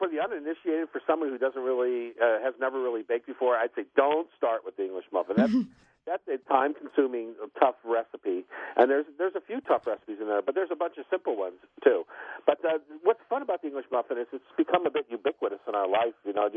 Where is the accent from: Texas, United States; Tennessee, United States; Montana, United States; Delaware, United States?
Delaware, United States; Newark; now in Seattle, United States; I'm from Newark, Delaware area originally, 35 years ago, so I still haven't accustomed myself to the time change.